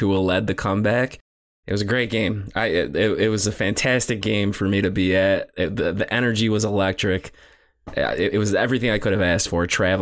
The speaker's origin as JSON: {"language": "English", "region": "New York", "country": "United States", "said": "I'm from New York"}